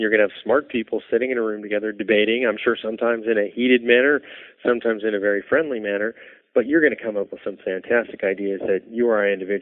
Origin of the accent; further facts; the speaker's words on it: California, United States; So, yeah, I come from California, a little bit wacky out here in the West.